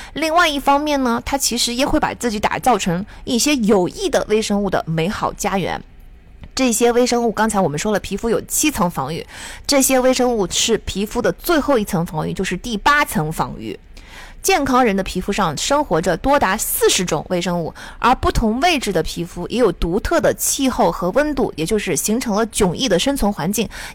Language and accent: Chinese; South China, China; 作为一个南方人，我成年前其实根本没有听说过世界上还有搓澡这回事的存在哈。我没有在北方长期生活过